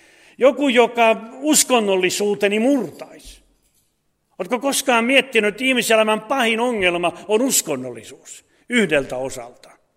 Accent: Laihia, Ostrobothnia, Finland; meillä päin, mistä mä oon kotoisin Laihialta

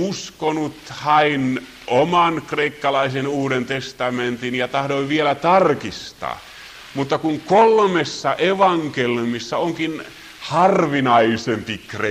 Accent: Helsinki, Uusimaa, Finland; Ja pohjalainen vereni kiehahti, vaikka olen Helsingin kasvatti.

